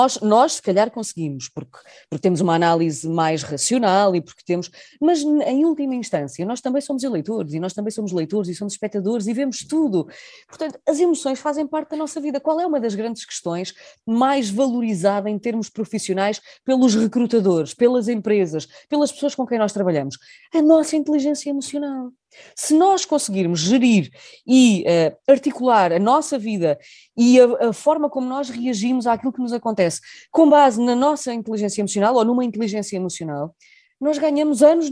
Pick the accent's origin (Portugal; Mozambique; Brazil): Portugal; now in Brussels, Belgium; Eu neste momento estou em Bruxelas, mas sou português, obviamente, tenho uma cultura diferente